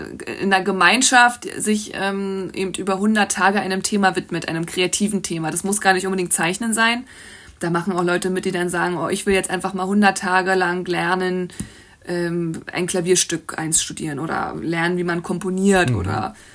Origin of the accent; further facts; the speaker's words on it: Brandenburg, Germany; Ich bin in Brandenburg groß geworden, in Teltow-Fleming, einer Kleinstadt, und habe dann in Berlin meine Ausbildung zur Grafikdesignerin gemacht.